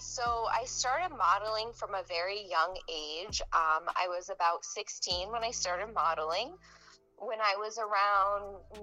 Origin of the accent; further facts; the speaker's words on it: New York, United States; now in New London, United States; I am from New York originally, but currently I'm in Waterford or New London, Connecticut.